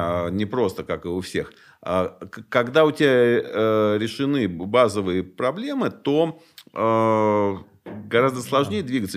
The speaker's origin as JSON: {"language": "Russian", "region": "Moscow", "country": "Russia", "said": "Я москвич, и мне достаточно сложно в жизни конкурировать со многими ребятами"}